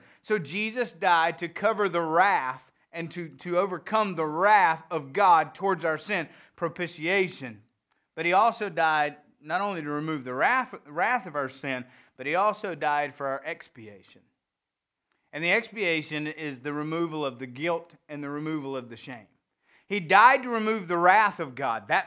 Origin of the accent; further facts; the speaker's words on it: the South, United States; accent: southern; There's my southern accent ruining me from speaking good Hebrew.